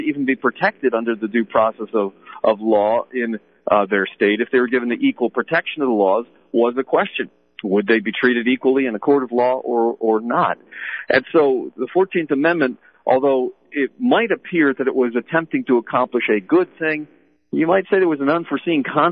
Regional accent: Maryland, United States; For example, my home state here of Maryland, and it may sound astonishing seeing as it's such a deeply blue state today

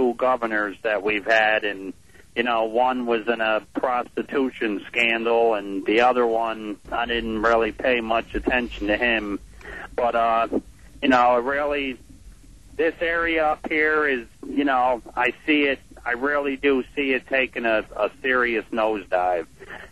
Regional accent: Albany, New York, United States; I'm born and raised in Albany, New York, but, you know, all of the, it's the capital of New York

